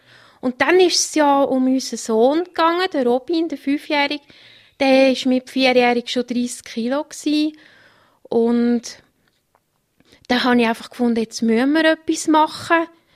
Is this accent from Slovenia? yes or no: no; Einsiedeln, Schwyz, Switzerland; Nein, ich war von Einsiedeln gewesen.